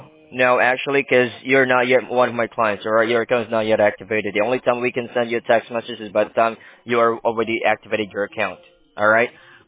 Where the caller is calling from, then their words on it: London, United Kingdom; I'm calling you from London.